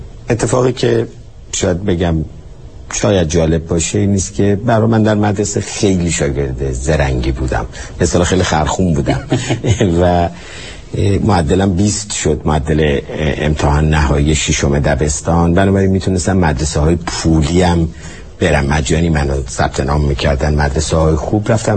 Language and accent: Persian; Tehran, Tehran Province, Iran; من بالای چهارراه دروازه دولاب، خیابون شهباز که هفته شهریور امروز اسمش هست، توی خیابون ساسان به دنیا آمدم.